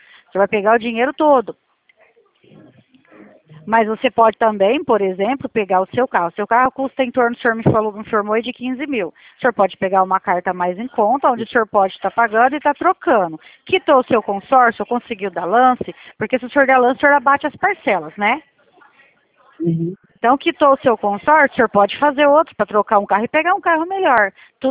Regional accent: Brazil; como eu sou brasileira, eu tenho família também

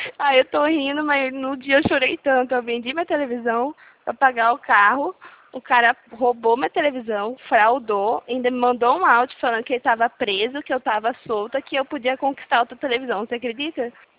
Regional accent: São José dos Campos, São Paulo, Brazil; now in Limeira, Brazil; Eu não sou daqui, eu sou lá de São José dos Campos.

